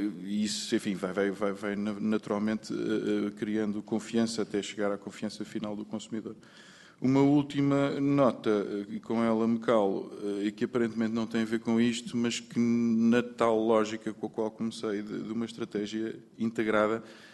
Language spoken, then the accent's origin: Portuguese; Portugal; enquanto portugueses